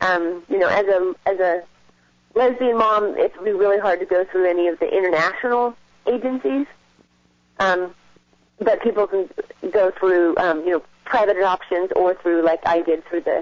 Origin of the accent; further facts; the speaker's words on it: California, United States; born and raised in California, so I'm already, you know, content being here.